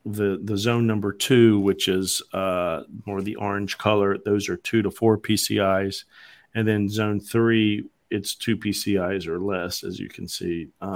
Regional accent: North Carolina, United States; I'm from Randolph County. It's 18.9 PCI.

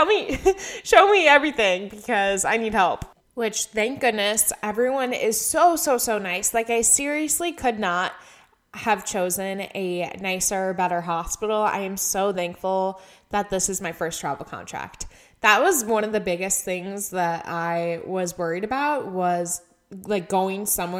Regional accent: Michigan, United States; now in Arizona, United States; Like, I'm from Michigan. It is humid as heck there, and I thought I hated the humidity.

